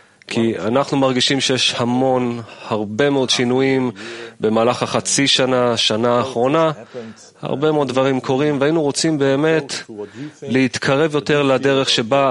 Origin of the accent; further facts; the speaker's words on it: Netherlands; אני מהולנד.